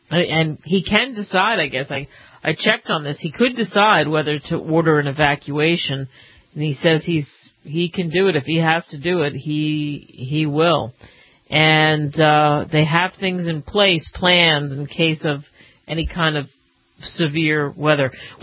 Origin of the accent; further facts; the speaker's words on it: East, United States; I grew up in the East, and I would hear about the Grand Canyon in the West and hiking